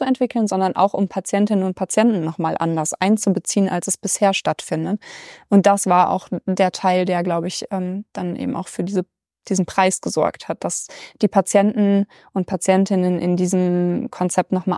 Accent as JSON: {"language": "German", "town": "Warburg", "region": "North Rhine-Westphalia", "country": "Germany", "tie": "born or raised there", "said": "Also ich komme noch aus NRW, aber eben schon auch eine ordentliche Fahrstrecke und bin aufgewachsen eigentlich richtig in Warburg an der hessischen Grenze und komme aus einer Pfarrfamilie. Also beide meine Elternteile sind Pfarrer."}